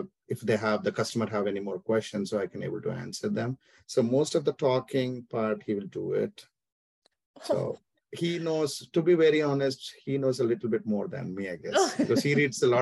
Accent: India; English is a second language; moved away as an adult; now in Atlanta, United States; I'm born and brought up in India. So it's been my 14 years I'm living in US.

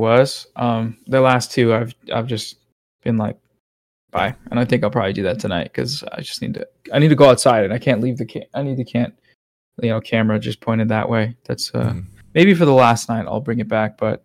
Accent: Seattle, Washington, United States; I went to college in Vancouver for a year. I went to SFU. So Burnaby, I guess. But yeah, I grew up in Seattle. So close.

